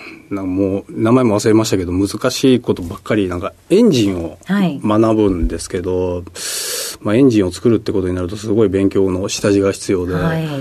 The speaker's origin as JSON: {"language": "Japanese", "region": "Kyoto", "country": "Japan", "said": "京都ですね。"}